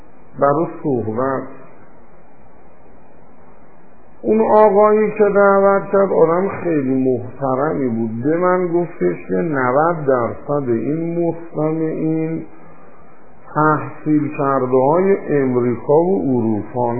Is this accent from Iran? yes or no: yes; Iran; ما دوتایی ایرانی هستیم، دوتایی هم مسلمونیم، دوتایی هم مال یه خاکیم